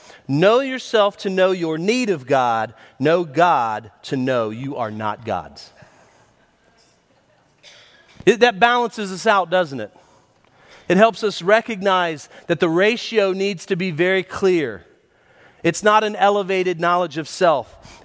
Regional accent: Pine Hills, Florida, United States; I grew up on streets in Pine Hills that you needed street smarts.

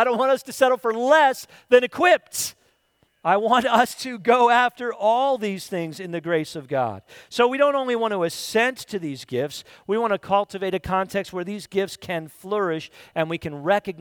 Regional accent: Pennsylvania, United States; And, you know, growing up in Lancaster County, I got to see it on a daily basis.

